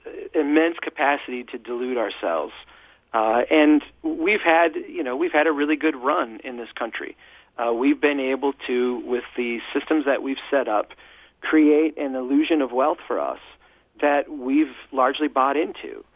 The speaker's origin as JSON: {"language": "English", "town": "Brainerd", "region": "Minnesota", "country": "United States", "tie": "born or raised there", "said": "We've got a project here in my hometown that we've called a Better Brainerd."}